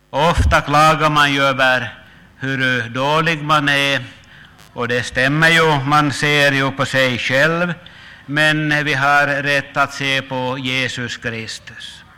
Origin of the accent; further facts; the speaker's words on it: Ostrobothnia, Finland; Jag vill också föra fram hälsningar ifrån Österbotten, ifrån den ort där jag kommer ifrån